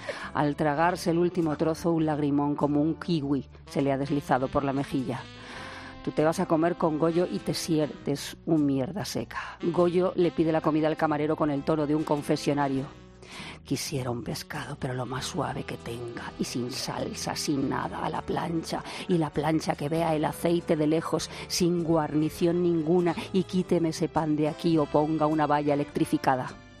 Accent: Castilla-La Mancha, Spain; Ya no se puede ser más de pueblo, así somos las manchegas.

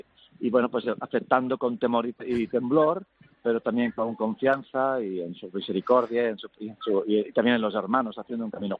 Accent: Barcelona, Catalonia, Spain; Yo ya nací en Barcelona, como tantos inmigrantes en los años 60, y nací aquí. Y bueno, pues aquí tuve toda mi formación

